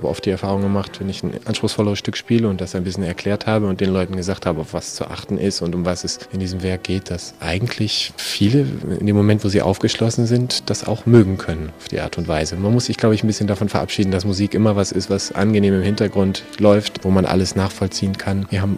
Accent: Berlin, Germany; now in Munich, Germany; Habe vorher studiert noch in Berlin sehr lange, wo es auch meine Heimat ist.

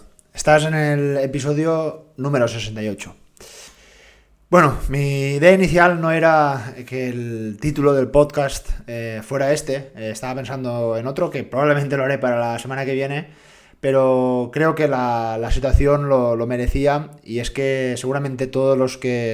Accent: Dénia, Valencian Community, Spain; Yo soy de Denia y Girona estará, creo que entre 4 horas o 5 horas de mi residencia.

